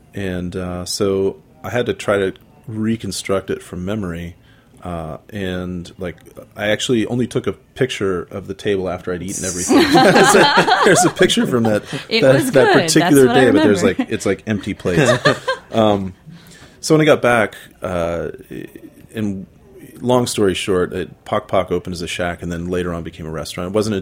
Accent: United States; as a honky American growing up, the idea of even eating offal is a difficult thing for some people to overcome.

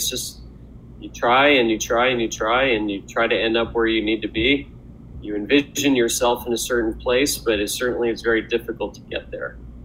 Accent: Louisville, Kentucky, United States; also born or lived in Milwaukee; My mom and dad are both from India. My brother was born there as well. And I was born in Milwaukee and then raised in, raised in Louisville, Kentucky.

